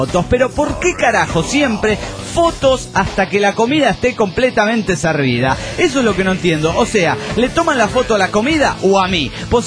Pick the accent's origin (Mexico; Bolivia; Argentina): Mexico; Mexico City; now in Montreal, Canada; vivo en Canadá. Pero para ser exacto, en Montreal. Ya llevo aquí 2 años desde que vine del DF.